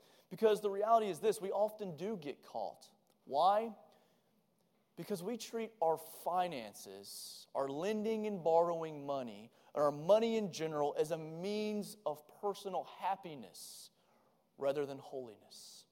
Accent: Georgia, United States; I grew up in South Georgia, and when I was about to do something dumb, they would always say, don't get caught.

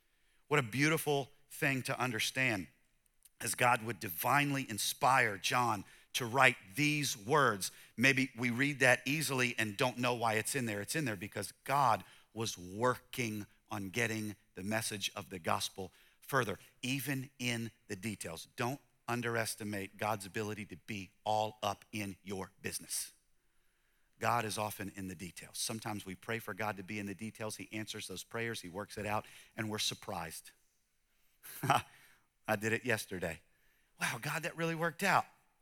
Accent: the South, United States; So my wife grew up in California, and I grew up in the South.

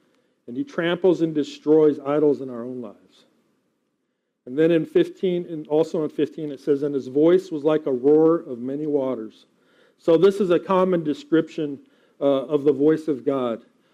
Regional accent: Colorado, United States; The only reference I have is, you know, growing up in Colorado, we would go to we would go camping in early May down in central South Colorado

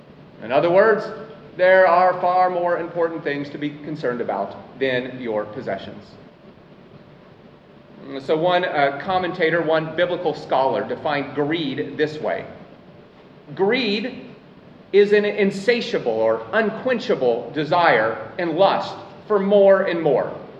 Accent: Atlanta, Georgia, United States; it's headquartered in my hometown in the United States, Atlanta.

